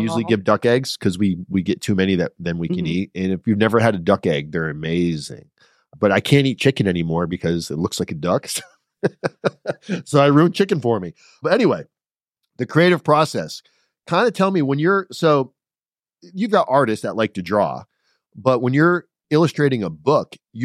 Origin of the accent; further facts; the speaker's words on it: Florida, United States; I'm from Florida. I know nothing about ducks.